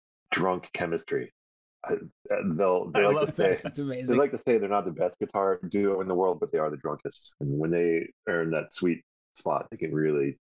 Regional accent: Connecticut, United States; I grew up in Connecticut on the other side of the line.

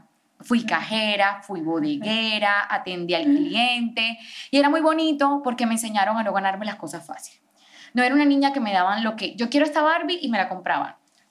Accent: Montería, Córdoba, Colombia; now in Bogotá, Colombia; tengo 26 años, soy de Montería. Resido en Bogotá hace aproximadamente 8 años.

